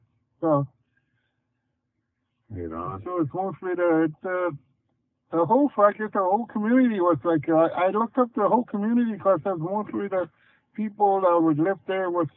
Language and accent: English; Herkimer, Manitoba, Canada; I was born in Herkimer, Manitoba, that town railway. I was brought up there till I was 10 years old.